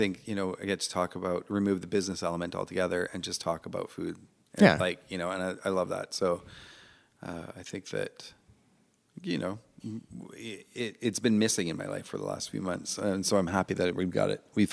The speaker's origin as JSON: {"language": "English", "town": "Victoria", "region": "British Columbia", "country": "Canada", "also_born_or_lived": "Vancouver", "said": "I moved back down to Victoria for a little while when I was like early 20s. And I was from Victoria. And when I moved to, I lived in Vancouver for a few years previous to that."}